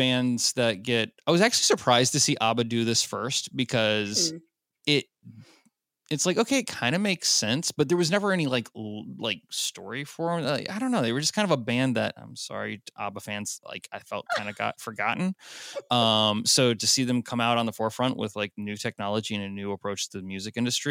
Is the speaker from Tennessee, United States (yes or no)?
yes; Nashville, Tennessee, United States; I lived through it, and I'm from Nashville.